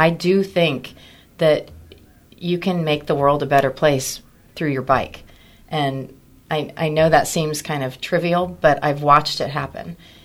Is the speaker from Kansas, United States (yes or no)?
yes; Emporia, Kansas, United States; I mean, this is my hometown. This is Emporia, Kansas is my hometown.